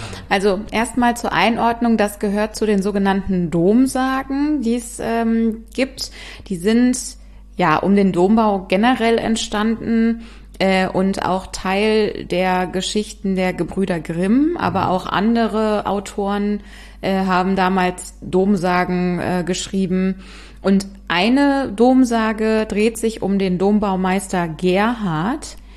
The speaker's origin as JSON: {"language": "German", "town": "Bonn", "region": "North Rhine-Westphalia", "country": "Germany", "said": "so nennt man es zumindest in Bonn, wo ich herkomme."}